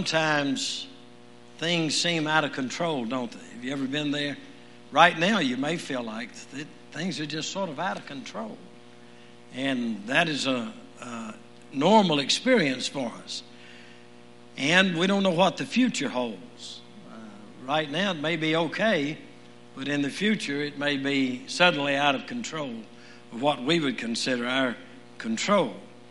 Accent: Louisiana, United States; Makes me think I'm back in Louisiana. I was raised in Louisiana, and we had a lot of fog there a lot of times

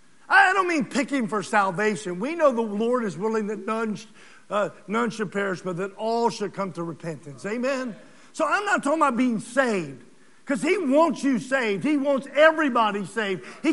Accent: Lynchburg, Virginia, United States; You know, I grew up in Lynchburg, Virginia, and I went to Leesville Road.

